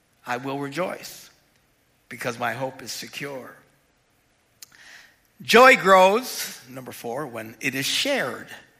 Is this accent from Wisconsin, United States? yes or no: yes; Wisconsin, United States; You know, we're all from Wisconsin, but most people in Wisconsin come from very conservative religious expressions, you know.